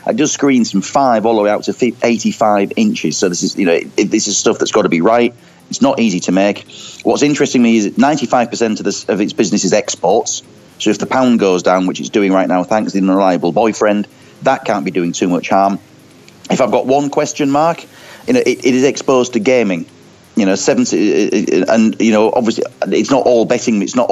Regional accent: York, Yorkshire and the Humber, United Kingdom; It's based in my hometown of York.

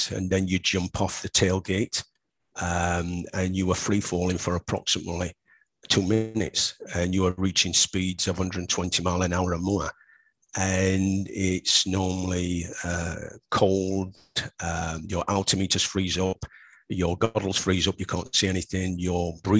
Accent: Yorkshire and the Humber, United Kingdom; Yeah, you know, I'm a Yorkshireman.

